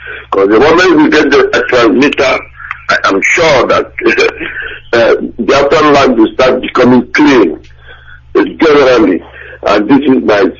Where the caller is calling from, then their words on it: Wales, United Kingdom; I'm calling from Wales.